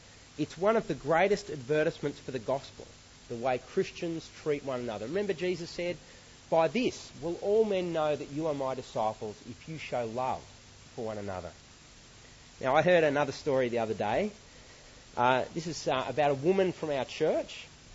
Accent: Australia; You sort of win kudos as an Aussie male by putting each other down. If you can do it well, then you sort of gain a bit of status. And I realise that we do it without meaning too much by it, so I'm not wanting to say just stop being an Aussie bloke.

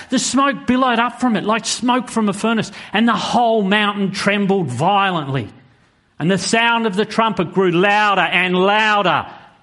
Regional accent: Australia; And I said, yeah, we are from Australia.

